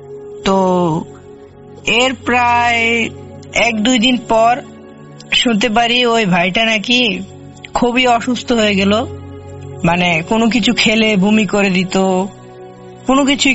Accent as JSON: {"language": "Bangla", "town": "Kapasia", "region": "Dhaka Division", "country": "Bangladesh", "tie": "born or raised there", "said": "আমার বাড়ি ঢাকা গাজীপুর কাপাসিয়ার একটি গ্রামে, গ্রামের নামটি বলছি না।"}